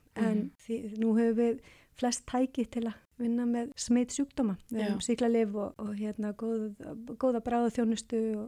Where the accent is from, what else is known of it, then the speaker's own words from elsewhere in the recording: Hafnarfjordur, Capital Region, Iceland; ég ólst upp í Hafnarfirði, Norðurbænum þar og með villingunum þar, eins og var sagt. og hérna, og fór svo í Reykjavík í menntaskóla